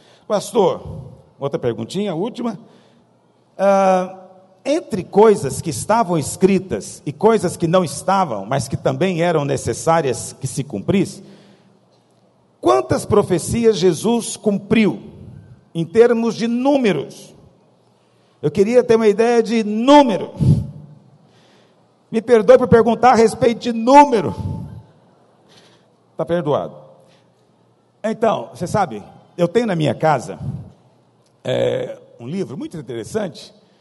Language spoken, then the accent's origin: Portuguese; Goiás, Brazil; nós, aqui em Goiás, fazemos. Nós somos goianos, eu sei, tem mentalidade de goiano ainda, tradicional